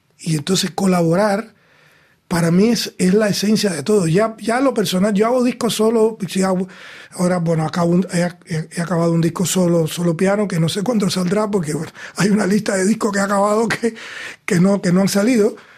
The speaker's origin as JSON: {"language": "Spanish", "country": "Cuba", "said": "yo soy cubano. Y yo no hablo vuestra lengua."}